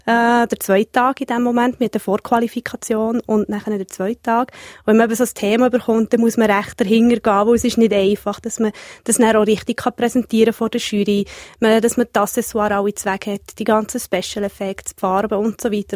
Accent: Bern, Switzerland; Als Bernerin müsste ich fast sagen

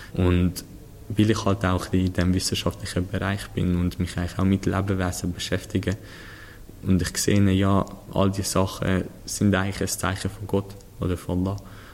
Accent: Switzerland; Also wir sind alle Schweizer.

